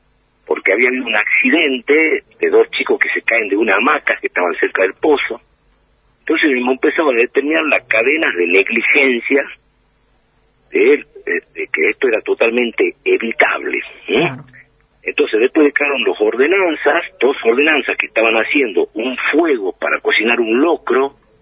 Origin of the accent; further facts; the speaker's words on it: Tartagal, Salta, Argentina; inclusive de mi pueblo Tartagal